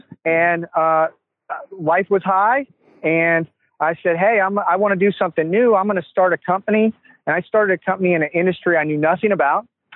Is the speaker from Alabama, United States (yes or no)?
no; Houston, Texas, United States; now in Florida, United States; I'm from Houston, Texas. I went to Texas A&M and moved out to Florida